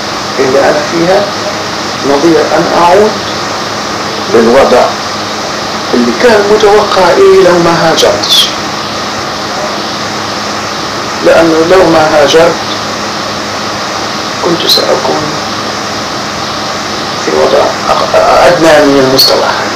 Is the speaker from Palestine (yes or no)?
yes; Isdud, Palestine; born there; أنا بحب أرجع لفلسطين اللي أنا انولدت فيها، وبطلت أقول إن أنا انولدت في سدود، أنا أقول بأنني ولدت في فلسطين، وبأذهب إلى أبعد من ذلك بأنه أنا لم أولد في قطاع غزة